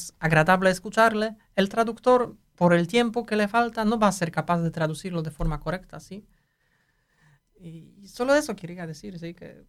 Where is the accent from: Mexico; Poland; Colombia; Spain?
Poland; Warsaw, Masovian Voivodeship; Spanish is a second language; Yo soy de Varsovia, vivo toda la vida en Varsovia